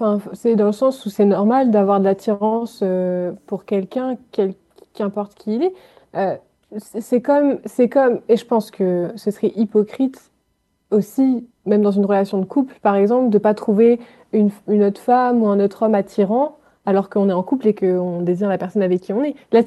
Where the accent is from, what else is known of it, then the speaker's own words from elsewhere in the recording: France; Je viens de France, là, ça s'entend